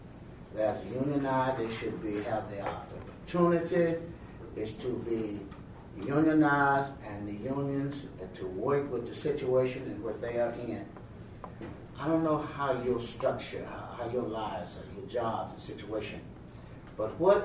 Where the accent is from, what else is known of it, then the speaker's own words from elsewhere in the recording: the South, United States; And seeing things from the South, I'm from the South, I'm from a family of 25 brothers and sisters